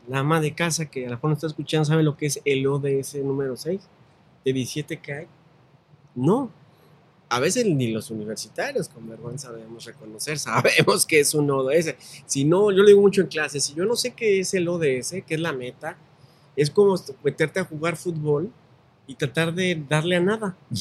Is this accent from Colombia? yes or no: no; Mexico; como pueblo mexicano